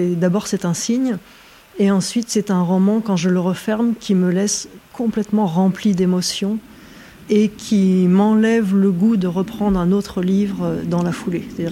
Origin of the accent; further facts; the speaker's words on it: Bourgogne-Franche-Comté, France; rentrer chez moi. Chez moi dans le Morvan, mais chez moi en chair.